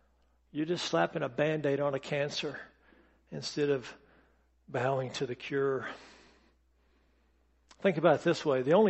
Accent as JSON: {"language": "English", "country": "United States", "said": "we're so American, Heath."}